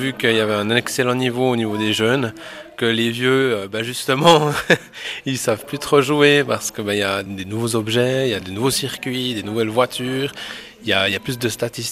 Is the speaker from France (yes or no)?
no; Moutier, Bern, Switzerland; je viens de Moutier et puis j'ai 27 ans.